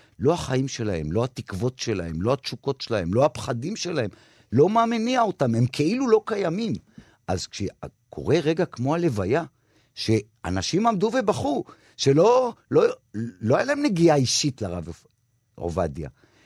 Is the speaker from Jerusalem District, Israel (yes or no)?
yes; Jerusalem, Jerusalem District, Israel; אני עולה לאוטובוס בירושלים, אני ירושלמי